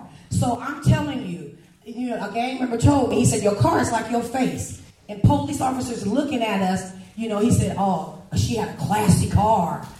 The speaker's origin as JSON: {"language": "English", "town": "Portland", "region": "Oregon", "country": "United States", "said": "I'm from Portland, Oregon."}